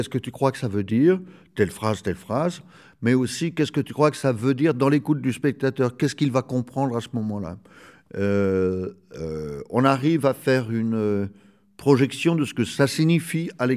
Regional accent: Hauts-de-France, France; Je suis du Nord

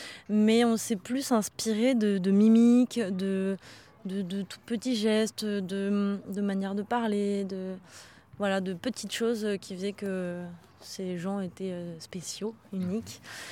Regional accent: Brittany, France; Et il s'avère qu'on vient toutes les deux de Bretagne.

